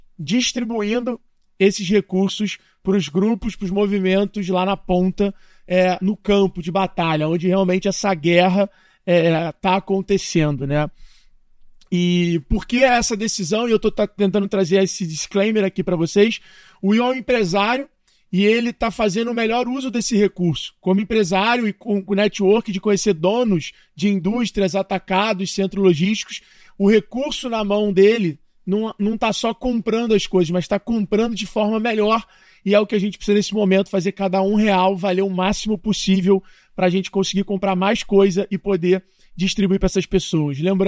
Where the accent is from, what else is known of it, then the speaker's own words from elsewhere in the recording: Brazil; mas eu acho que como brasileiro a gente está se unindo